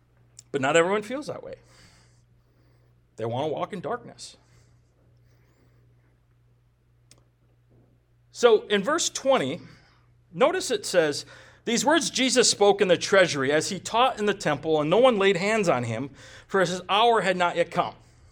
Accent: Minnesota, United States; I'm from Minnesota. 98% of the state's Christian.

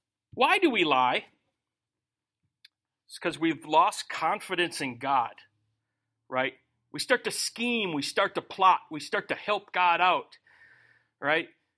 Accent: United States; I'm American. We don't wait.

